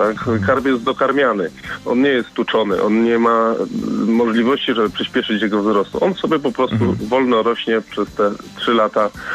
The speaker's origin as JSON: {"language": "Polish", "region": "Lesser Poland", "country": "Poland", "said": "Ja pochodzę z Małopolski, u mnie jedliśmy karpie smażone na maśle"}